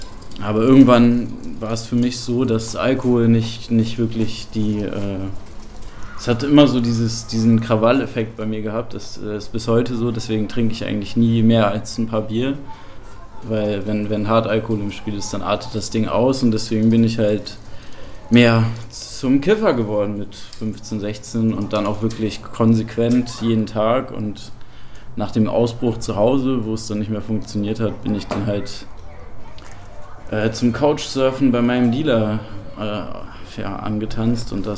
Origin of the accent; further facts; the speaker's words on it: Rotenburg, Lower Saxony, Germany; Ich komme eigentlich aus Rothenburg, gebürtig, Rothenburg-Wümme. So. Weil das ist zwischen Bremen und Hamburg.